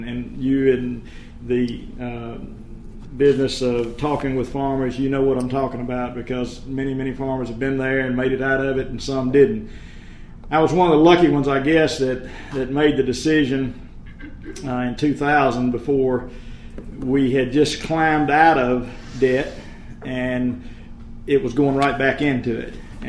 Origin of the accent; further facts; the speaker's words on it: Arlington, Tennessee, United States; I am from Arlington, Tennessee, and my family has been in the farming business for 113 years.